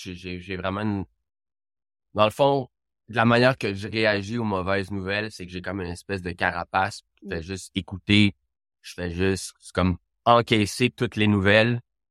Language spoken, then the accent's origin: French; Laval, Quebec, Canada; Enfin, moi, je suis de Laval